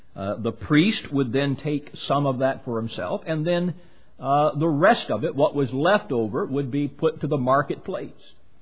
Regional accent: United States; because I am an American Christian, and I live under the Constitution of the United States

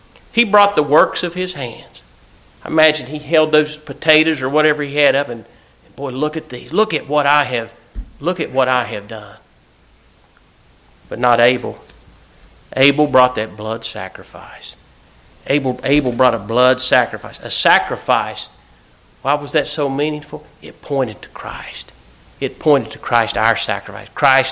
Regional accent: Ohio, United States; I think about the only thing we're going to be able to agree on is we're both from Ohio.

